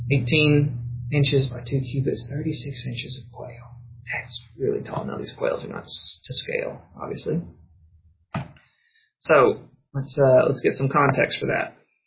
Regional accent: Tifton, Georgia, United States; So, if you were in my hometown, Tifton, and you knew where these things were, folks at church tonight will understand, you know, the whole downtown is covered by that mile and a half radius circle.

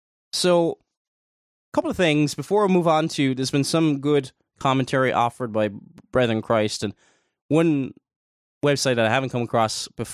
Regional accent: Ireland; because I'm not American, I'm Irish, and I'm living on the island of Ireland. But Ireland was poor up until the early 1990s. I remember growing up, we didn't have nearly as much.

